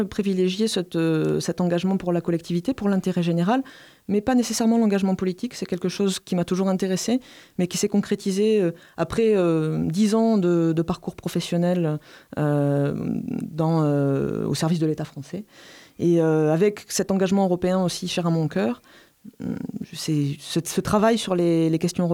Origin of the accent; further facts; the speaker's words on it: Montpellier, Occitanie, France; je suis montpelliéraine, je suis née à Montpellier. C'est là où j'ai grandi, j'ai fait mes études, j'ai ma famille aujourd'hui. Mais avec une famille très, très ancrée dans ce territoire, avec des ascendants qui étaient instituteurs, agriculteurs